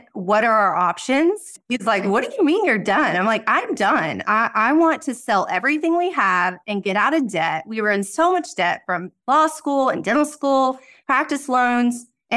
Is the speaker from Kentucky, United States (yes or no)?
no; Amarillo, Texas, United States; Like, I'm a native Texan. You work hard to get to Austin. I'm from Amarillo, so small town, cattle. And I made it to San Antonio for dental school.